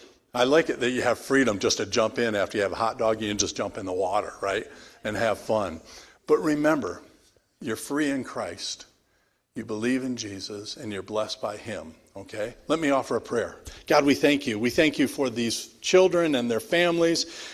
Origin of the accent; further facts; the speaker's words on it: Arizona, United States; Anything below 75 is cold for me. I'm from Arizona, so I don't really know.